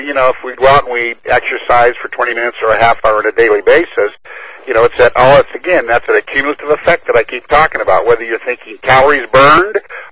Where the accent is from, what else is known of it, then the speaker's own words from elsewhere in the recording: Olympia, Washington, United States; There's Judy from Texas, and I'm from Olympia, and Onita from Kansas.